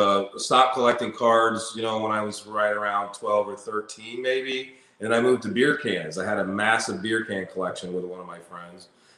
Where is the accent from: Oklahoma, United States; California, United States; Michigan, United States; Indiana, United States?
Oklahoma, United States; born there; because I was born in Oklahoma. We moved around a lot, but, you know, Oklahoma doesn't have a baseball team.